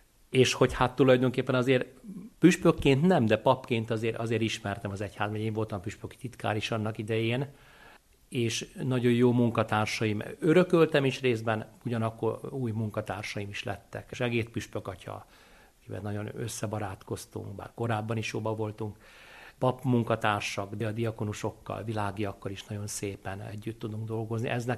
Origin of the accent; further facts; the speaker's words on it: Hungary; Mondtam, hogy én Magyarországról vagyok